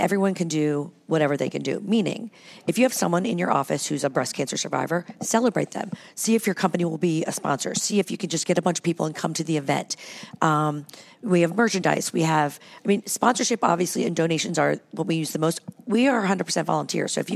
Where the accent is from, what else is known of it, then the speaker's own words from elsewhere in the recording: Canton, Ohio, United States; I grew up in Canton, Ohio.